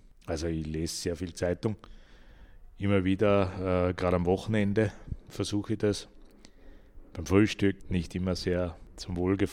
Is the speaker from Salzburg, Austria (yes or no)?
yes; Salzburg, Austria; aber ich komme aus Salzburg und wir haben in Salzburg, in der Stadt Salzburg, eine Wohnung gehabt.